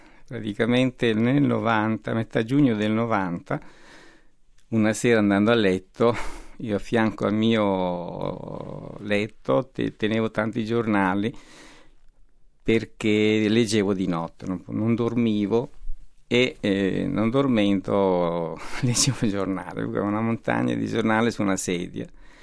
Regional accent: Pettineo, Sicily, Italy; io sono di Pettineo, in provincia di Messina

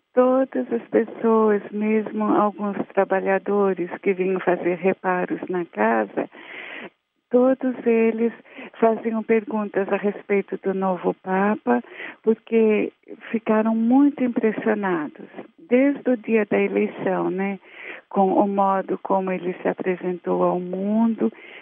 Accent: Brazil; moved away; nós que viemos do Brasil, de uma igreja muito ativa, muito empolgada

